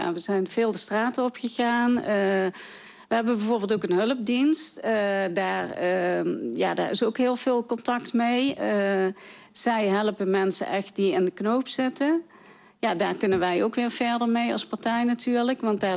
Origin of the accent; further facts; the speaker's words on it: Venlo, Limburg, Netherlands; Ik ben geboren en getogen in Venlo. Dus ik woon hier mijn hele leven met ups en downs.